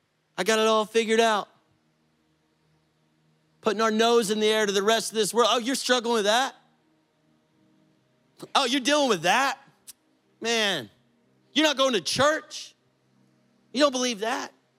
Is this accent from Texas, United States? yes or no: yes; Texas, United States; I grew up in West Texas in cattle country.